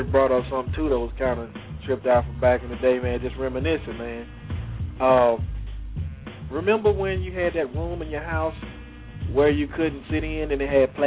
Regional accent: Florida, United States; that candy lady, we had one down in Florida. When I was growing up in Florida, man, she used to sell coconut juice.

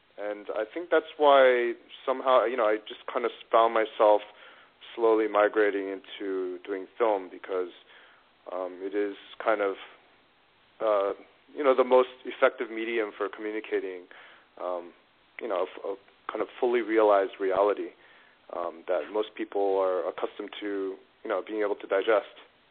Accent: New York, United States; also born or lived in Los Angeles, United States; because I'm from New York, but I went to L.A. for college

